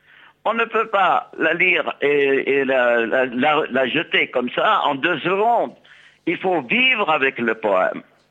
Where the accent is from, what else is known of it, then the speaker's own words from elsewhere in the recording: Sfax, Sfax Governorate, Tunisia; born there; j'ai eu une base africaine et maghrébine dans le sens où je suis né à Sfax. Mais à Sfax, dans mon quartier qui s'appelait Boulainville, il y avait des juifs, des chrétiens, des musulmans qui vivaient en harmonie.